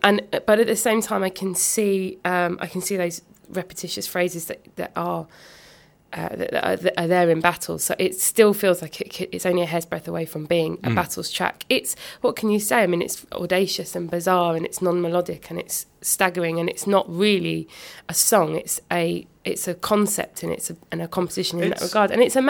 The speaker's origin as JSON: {"language": "English", "town": "Portland", "country": "United Kingdom", "tie": "born or raised there", "said": "I didn't grow up in North London. I grew up in Portland"}